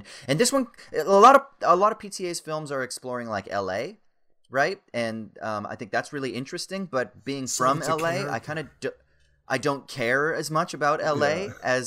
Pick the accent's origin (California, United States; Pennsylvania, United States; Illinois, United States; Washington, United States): California, United States; I'm from Orange County anyway, really, more than anything.